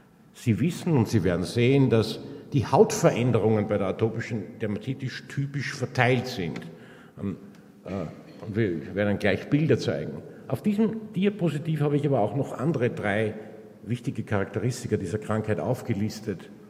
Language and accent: German; Vienna, Austria; so wie man bei uns in Wien sagt, im Wiegelwogel ist